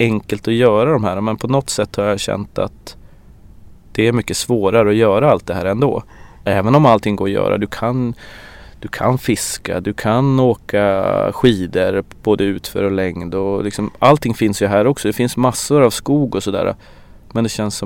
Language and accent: Swedish; Åsele, Västerbotten County, Sweden; Alltså jag är så glad att jag har vuxit upp i Åsele ändå.